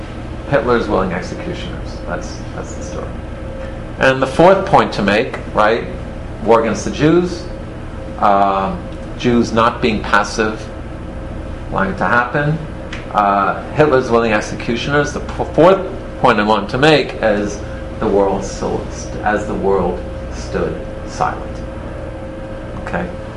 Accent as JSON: {"language": "English", "country": "Denmark", "second_language": "English", "said": "You know I'm from Denmark."}